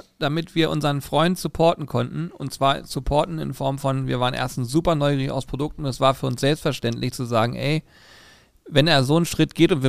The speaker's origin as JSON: {"language": "German", "town": "Hanover", "region": "Lower Saxony", "country": "Germany", "said": "damit wir diese Nacht im Hotel pennen können als Hannoveraner"}